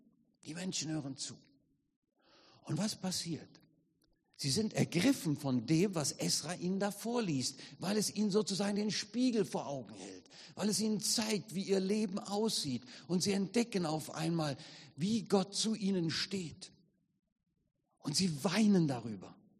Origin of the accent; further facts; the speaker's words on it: Hesse, Germany; ich komme nun aus dem Wittgensteiner Land inzwischen, habe das hessische Hinterland ein bisschen verlassen, lebe den kleinen Grenzverkehr zwischen Bad Larsfurt und Wallau.